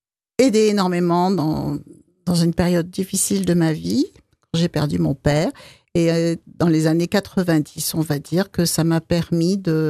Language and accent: French; Pyrenees, France; je suis d'origine des Pyrénées. Et dans les Pyrénées, j'aime mieux les peindre en hiver